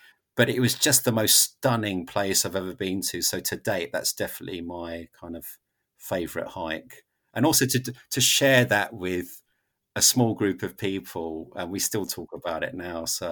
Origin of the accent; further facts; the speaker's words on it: London, United Kingdom; As a Londoner, I'm used to queuing.